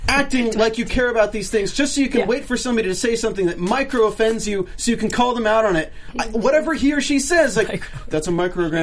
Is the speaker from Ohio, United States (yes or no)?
no; North Carolina, United States; I live 10 minutes away from Duke campus, and I knew some of the people.